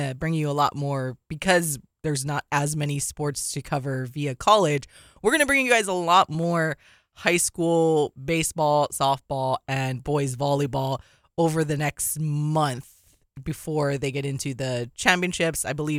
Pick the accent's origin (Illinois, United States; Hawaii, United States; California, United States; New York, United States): Hawaii, United States; Waipahu; And this, we're the best kind. We're from Waipahu.